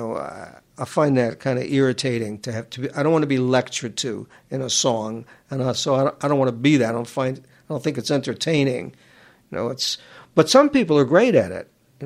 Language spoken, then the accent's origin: English; Queens, New York, United States; I grew up in Queens. We're almost the same age.